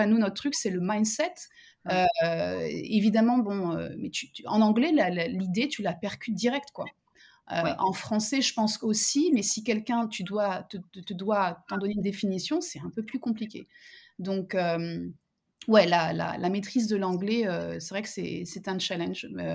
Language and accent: French; France; nous, en tant que Français